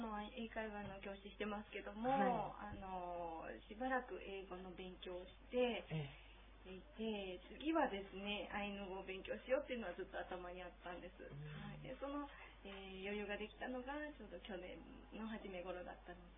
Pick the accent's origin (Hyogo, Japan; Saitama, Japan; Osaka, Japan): Osaka, Japan; 大阪の町の出身なので、はい、ひたすらこうビルが広がっている街におりまして